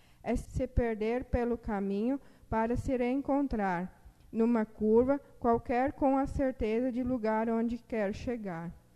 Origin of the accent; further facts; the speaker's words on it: Sinimbu, Rio Grande do Sul, Brazil; venho do município de Sinimbu.